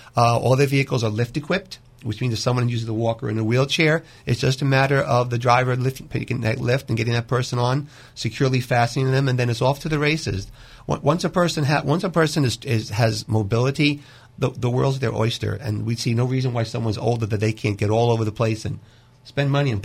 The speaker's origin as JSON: {"language": "English", "region": "New Jersey", "country": "United States", "said": "I'm from North Jersey, and he's from North Philly. We still manage to coexist."}